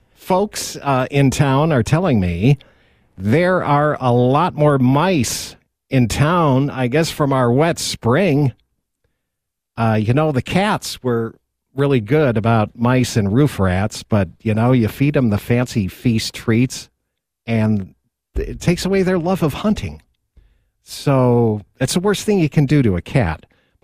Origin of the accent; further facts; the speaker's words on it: Rochester, New York, United States; now in Reno, United States; Ben's sells my hometown beer, Genesee, from Rochester, New York.